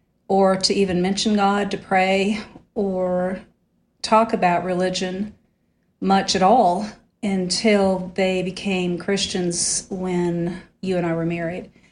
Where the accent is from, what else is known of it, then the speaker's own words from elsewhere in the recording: Wichita, Kansas, United States; moved away as an adult; also born or lived in California; primarily, I was raised in Wichita, Kansas, except for a few years in California, and then moved away when I was 19.